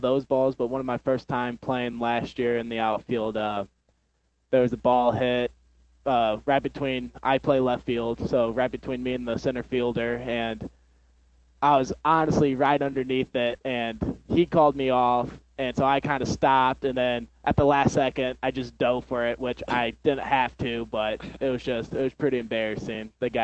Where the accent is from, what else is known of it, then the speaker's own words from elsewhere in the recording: O'Fallon, Missouri, United States; I'm from Ofala, Missouri.